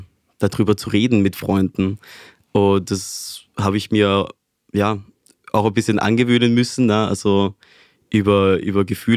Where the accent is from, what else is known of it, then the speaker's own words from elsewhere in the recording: Venezuela; Also ich komme ursprünglich aus Venezuela